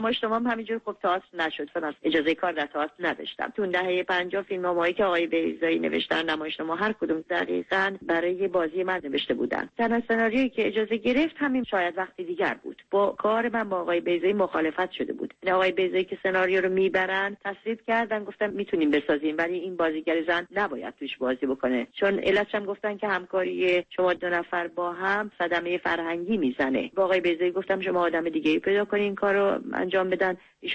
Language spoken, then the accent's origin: Persian; Iran; moved away as an adult; صحنه آخری که گرفته شد من از ایران اومدم بیرون.